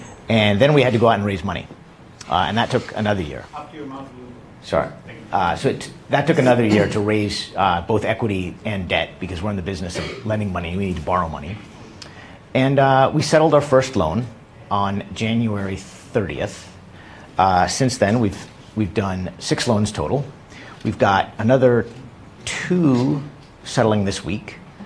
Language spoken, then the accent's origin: English; United States; now in Japan; I should also mention that I'm American